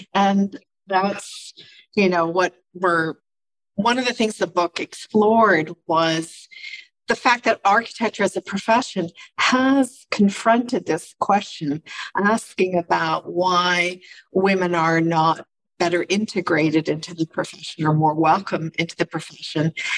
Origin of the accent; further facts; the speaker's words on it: Montreal, Quebec, Canada; And then I went back to Montreal, my hometown, to work.